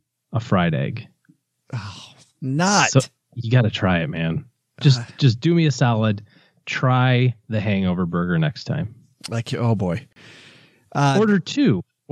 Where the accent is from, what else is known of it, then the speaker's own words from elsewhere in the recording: United States; No, I'm American.